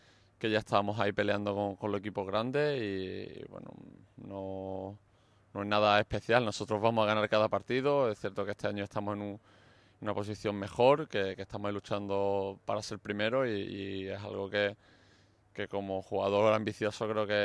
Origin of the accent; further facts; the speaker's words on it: Málaga, Andalusia, Spain; Sí, me gusta como malagueño, creo que es una celebración muy, muy especial para nosotros.